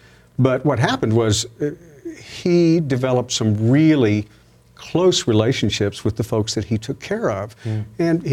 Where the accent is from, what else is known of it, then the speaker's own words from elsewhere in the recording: Albany, Georgia, United States; I grew up in Southwest Georgia, Albany, Georgia.